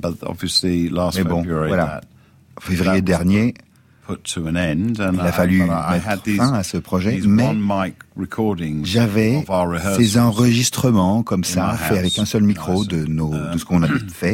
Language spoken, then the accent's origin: French; East of England, United Kingdom; il décrit beaucoup l'Essex, là où j'ai grandi, là où finalement je retourne souvent.